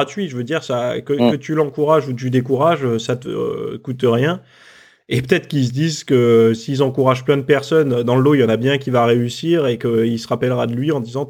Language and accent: French; France; puisque je suis français